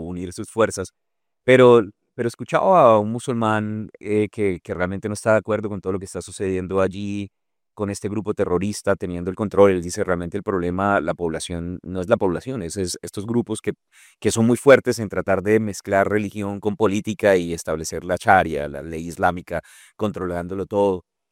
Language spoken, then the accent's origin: Spanish; Colombia; me toca ahora hacerlos en línea y pagar mucho más costoso siendo colombiano.